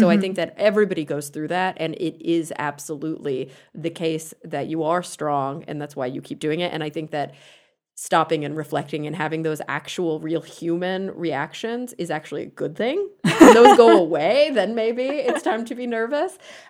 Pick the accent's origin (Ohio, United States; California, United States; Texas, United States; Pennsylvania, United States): Texas, United States; because I spent a week there, I grew up in Texas, and I felt especially like Perth